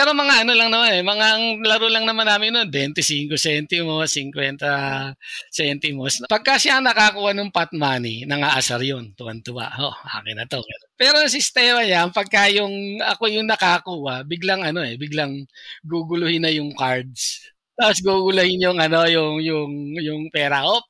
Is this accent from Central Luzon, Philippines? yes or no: no; Tundo, Metro Manila, Philippines; Actually, lumaki kami sa Tundo, no? Masyadong busy yung area na yon at siguro ang pagkakakilala nga ng marami, magulo sa Tundo, no? Pero hindi naman kami ganon.